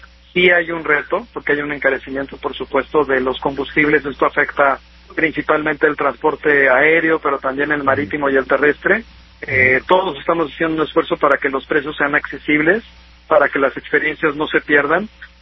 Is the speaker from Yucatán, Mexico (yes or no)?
no; Tijuana, Baja California, Mexico; allá en Tierra Bendita, allá es mi tierra, Javier, allá. Uh-huh. Tijuana